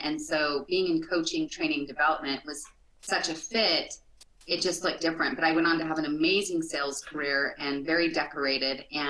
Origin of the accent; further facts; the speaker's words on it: Salt Lake City, Utah, United States; Yeah, I grew up here in Salt Lake in Cottonwood Heights area and went to school here